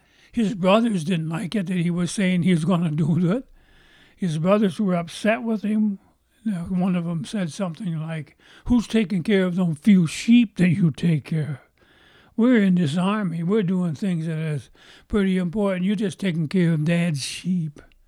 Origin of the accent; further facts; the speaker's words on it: Seville, Ohio, United States; born there; You know, I was born in Seville, Ohio. My dad lived in Seville, Ohio the last part of his life.